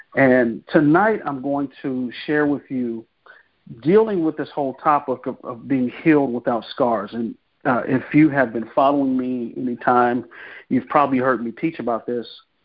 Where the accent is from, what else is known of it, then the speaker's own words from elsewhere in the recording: Richmond, California, United States; also born or lived in San Diego / Texas; now in Long Beach, United States; I am from the Bay Area. So I'm from the San Francisco Bay Area. I'm from a small town called Richmond. Born and raised in Richmond.